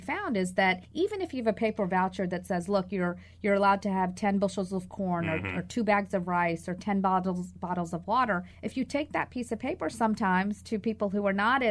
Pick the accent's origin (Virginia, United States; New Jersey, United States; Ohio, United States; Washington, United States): Virginia, United States; also born or lived in Texas; I'm born and raised in Southern Virginia. And so you know, and did a lot of work in Texas.